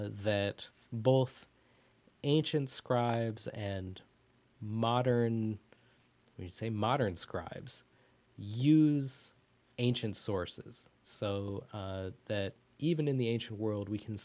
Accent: Iowa, United States; And I grew up in Iowa, so I go to Colorado where I visit where she grew up

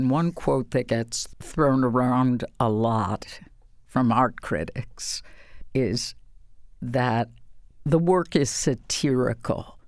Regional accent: Chicago, Illinois, United States; moved away as an adult; I am from Chicago. I moved down here when I was an adult

